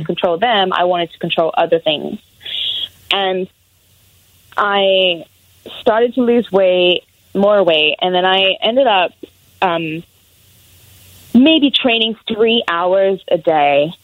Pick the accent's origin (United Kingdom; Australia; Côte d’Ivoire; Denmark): United Kingdom; England; now in United States; I'm originally from England, so my accent would be what got me attention.